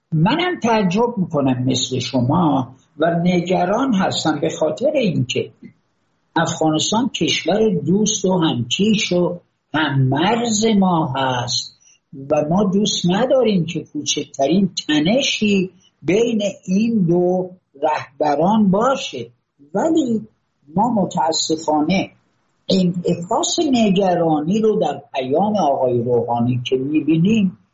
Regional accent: Iran; بنده به عنوان یه ایرانی خیلی میل دارم که این مسائل با دیپلماسی حل و فصل بشه

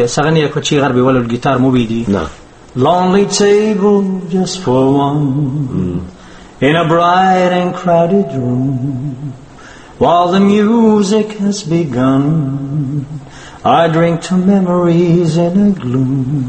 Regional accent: Baghdad, Baghdad Governorate, Iraq; moved away as an adult; also born or lived in Europe; now in United States; في بغداد بالمربعة بالسنك.

